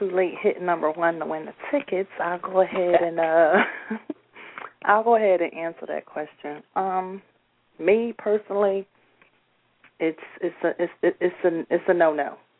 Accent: Trenton, New Jersey, United States; I'm from Jersey, Trenton, New Jersey, capital, or whatever

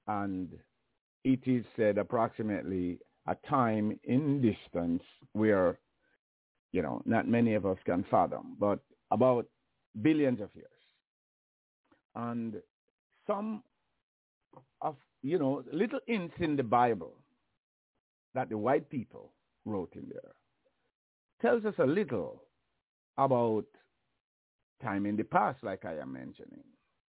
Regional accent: Jamaica; I always tell the story that I grew up in Jamaica

